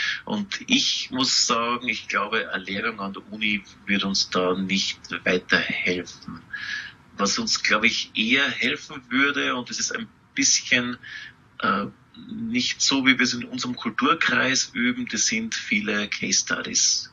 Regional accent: Austria; now in Munich, Germany; die Nähe zu meiner alten Heimat Österreich. Ich bin selbst schon seit 2007 in Deutschland und lebe jetzt, muss ich sagen, eigentlich sehr gerne hier in München.

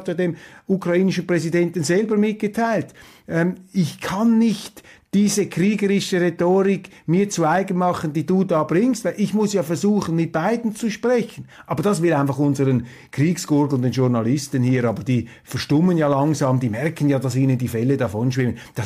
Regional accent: Switzerland; Das ist ihnen ja in den letzten Jahren auch bei uns in der Schweiz ins Hirn gedrückt worden.

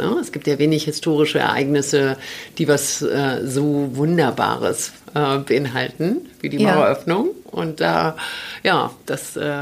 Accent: Berlin, Germany; Versetzt wurde ich als kleines Kind, weil meine Familie aus Westdeutschland nach Berlin umgezogen ist und die kommen aus dem Rheinland.

